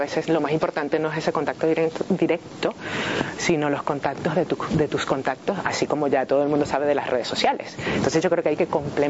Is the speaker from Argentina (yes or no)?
no; Venezuela; la marca como venezolano, porque estamos todos saliendo